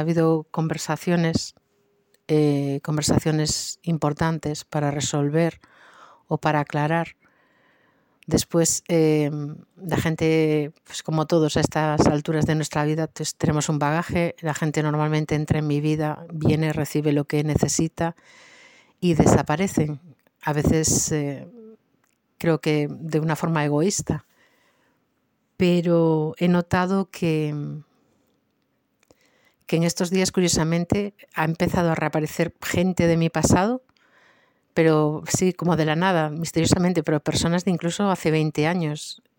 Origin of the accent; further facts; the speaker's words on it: Ponteareas, Galicia, Spain; soy de Pontareas.